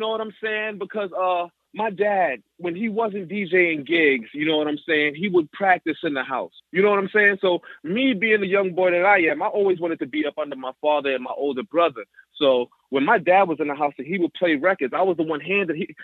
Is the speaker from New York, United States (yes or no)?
yes; New York City, New York, United States; born and raised in Bed-Stuy, Brooklyn.